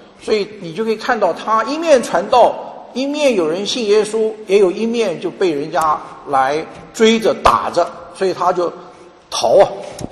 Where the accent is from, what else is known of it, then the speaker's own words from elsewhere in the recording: United States; 我们美国人常常听到的 Mother Earth